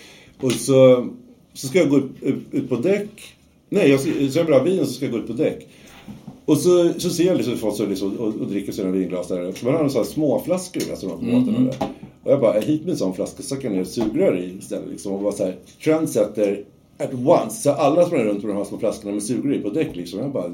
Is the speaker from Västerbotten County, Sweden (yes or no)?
no; Haninge, Stockholm County, Sweden; Jag är uppvuxen ute i Haninge, i mitt högstadie och sådär.